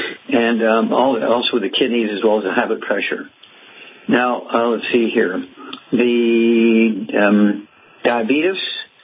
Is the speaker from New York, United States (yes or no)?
no; Missouri, United States; Chuck, let's go to Missouri, my home state